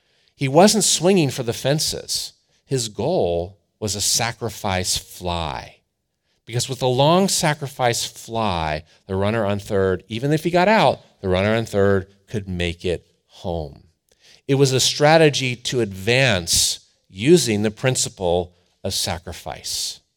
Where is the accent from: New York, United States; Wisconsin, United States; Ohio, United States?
Ohio, United States; Cleveland; But I grew up in Cleveland. There's only so many losing seasons you can handle when you grow up in Cleveland.